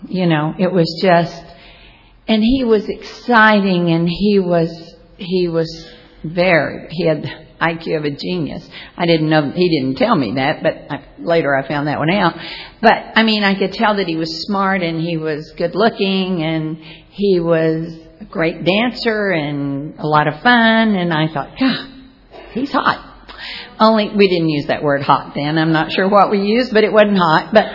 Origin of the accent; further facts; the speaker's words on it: the South, United States; And he's a Yankee, and I'm a Southerner.